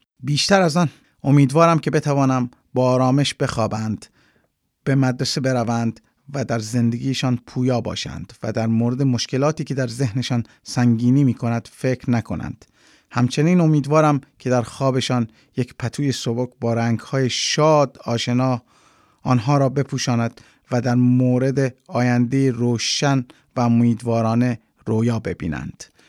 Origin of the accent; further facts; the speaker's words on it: Afghanistan; من در روستایی در افغانستان بزرگ شدم و همیشه در روزگاران قدیم مردمم را میدیدم که از این دستگاه استفاده میکنند.